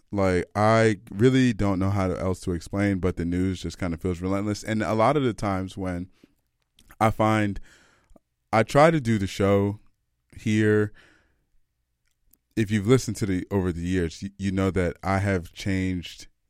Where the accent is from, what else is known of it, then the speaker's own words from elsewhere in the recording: United States; now in Vancouver, Canada; since I'm American, I try to kind of weave in and out of talking about the States